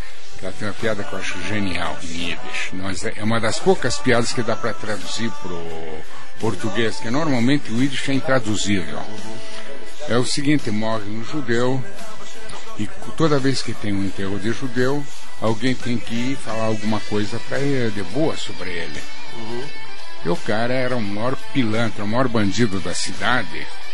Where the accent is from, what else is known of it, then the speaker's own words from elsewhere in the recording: Bolivia; now in Brazil; Eu sou brasileiro, naturalizado, certo? Sou boliviano, brasileiro, naturalizado, certo? Mas eu sou da religião judaica.